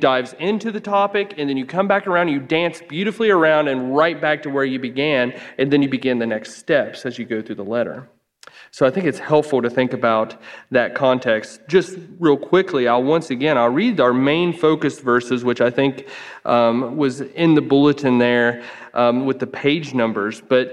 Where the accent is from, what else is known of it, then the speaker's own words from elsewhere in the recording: Ohio, United States; accent: Appalachian; So if you hear the accent, yes, I'm from Ohio, and it is all Appalachia that you hear.